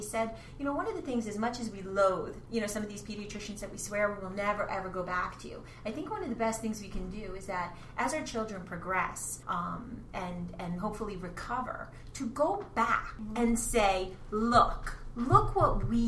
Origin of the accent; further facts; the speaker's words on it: New Jersey, United States; Now, I'm from New Jersey, and it was the first state that mandated flu vaccines for children entering school.